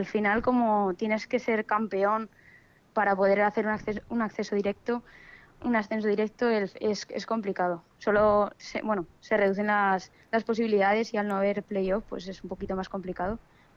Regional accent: Zaragoza, Aragon, Spain; yo soy de Zaragoza de toda la vida, del Zaragoza y claro, pues es mi hogar y siempre lo será

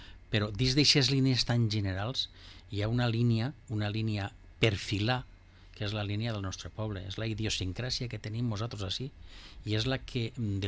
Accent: Vila-real, Valencian Community, Spain; jo sóc fill de Villarreal, la nascuda així, m'ha criat així entre els barrios

